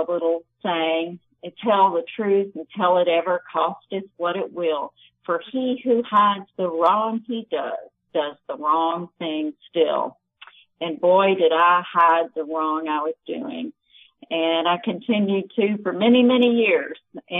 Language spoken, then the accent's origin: English; South Carolina, United States; accent: South Carolina; moved away; also born or lived in Dallas; I came from South Carolina, which was really kind of backwards compared to forward Dallas. And I didn't fit in. I looked like a hick and I wore funny clothes and I had this very strong South Carolina accent.